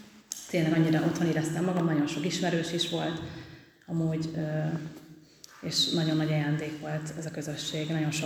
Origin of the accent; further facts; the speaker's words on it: Páty, Pest, Hungary; 17 évesen tértem meg, a Pátyi ifibe jártam, én Pátyon nőttem fel